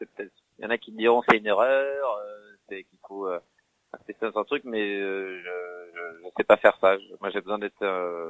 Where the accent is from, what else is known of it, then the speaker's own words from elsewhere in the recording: Île-de-France, France; Je suis de banlieue. Je suis né à Vincennes, mais j'ai grandi à Tremblay, Villepinte, Livry-Gargan, Aulnay-sous-Bois, pour les gens qui connaissent le 93.